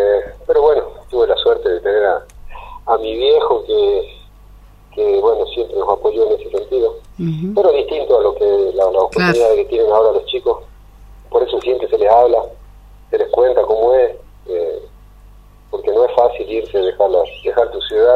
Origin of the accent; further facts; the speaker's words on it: Tartagal, Salta, Argentina; yo soy de acá, soy de Tartagal y, bueno, quiero que si tengo que hacer algo, sea de acá, de mi ciudad